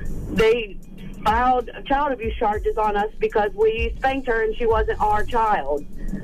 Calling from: Columbus, Ohio, United States; I'm from Columbus, Ohio.

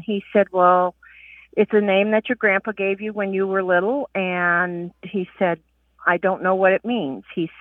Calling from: Santa Claus, Indiana, United States; I'm calling from Santa Claus, Indiana.

